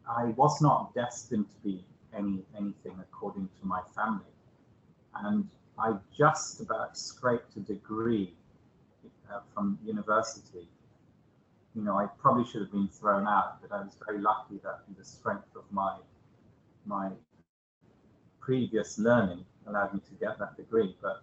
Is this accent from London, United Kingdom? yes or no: yes; London, United Kingdom; in Hackney.